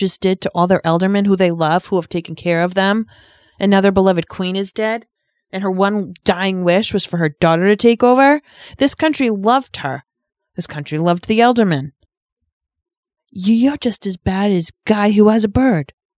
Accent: Rhode Island, United States; So first off, I'm from Rhode Island, one of the original 13 colonies of the United States.

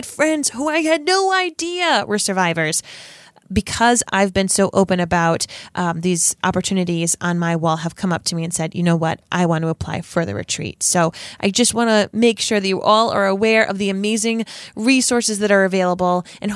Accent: Rhode Island, United States; accent: Rhode Island; join me along with my Rhode Island accent

